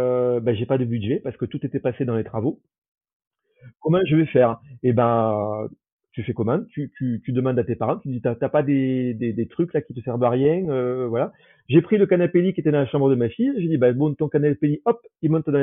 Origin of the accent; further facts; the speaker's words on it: Toulouse, Occitanie, France; je ne suis pas sûr de revenir dans la ville rose, parce que bon, je suis de Toulouse, mais maintenant j'ai plus trop de famille.